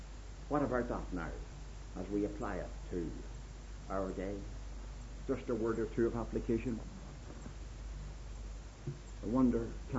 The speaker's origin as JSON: {"language": "English", "country": "Ireland", "said": "Of course, I can't help being Irish, and I don't want you to think I'm proud of it. But at least I can't help it."}